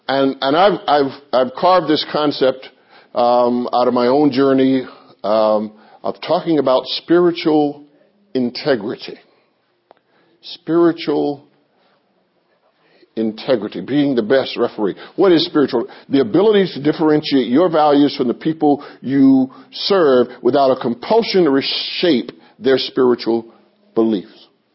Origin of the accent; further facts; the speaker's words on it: the South, United States; I grew up in the South.